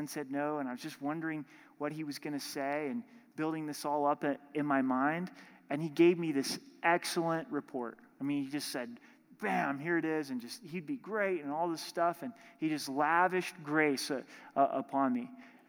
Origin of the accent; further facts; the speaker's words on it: Oregon, United States; I grew up in Southern Oregon and was really involved in my church there and went to the school ministry there.